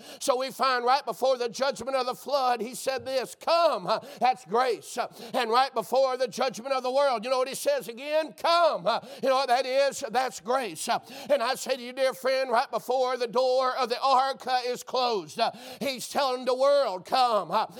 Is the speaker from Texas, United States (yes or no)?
no; Pensacola, Florida, United States; I grew up over there in Pensacola and Milton Air and Pace area.